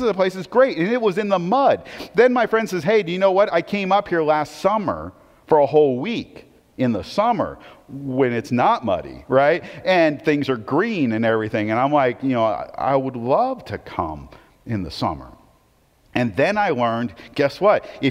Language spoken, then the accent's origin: English; Portland, United States; I grew up in Portland.